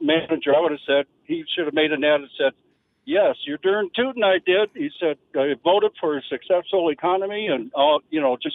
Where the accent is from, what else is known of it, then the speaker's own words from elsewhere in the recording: Wisconsin, United States; Paul Ryan, was from my home state of Wisconsin.